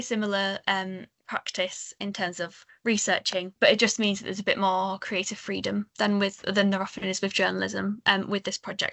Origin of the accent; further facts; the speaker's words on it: York, Yorkshire and the Humber, United Kingdom; So I'm from York